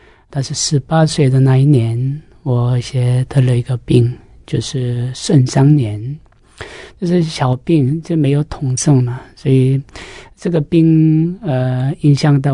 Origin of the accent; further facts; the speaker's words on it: South Korea; Chinese is a second language; 我是在韩国的中南部出生在那里，我们家也是一些佛教的一些家庭，也是一些儒教的一些思想，这样的长大的。